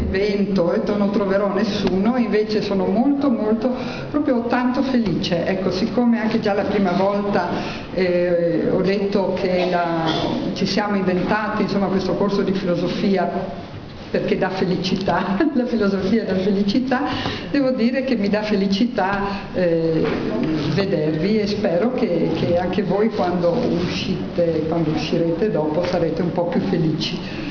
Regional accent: Germany; io sono tedesca

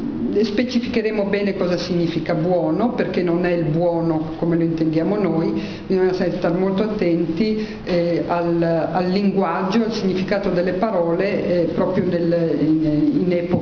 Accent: Germany; io sono tedesca

